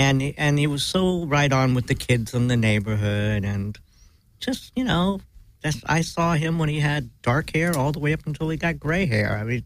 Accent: San Francisco, California, United States; I grew up in San Francisco. You're right.

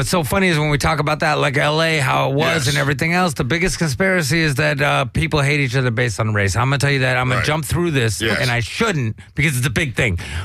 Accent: Los Angeles, California, United States; To me, I'm from L.A. I'm not even from California.

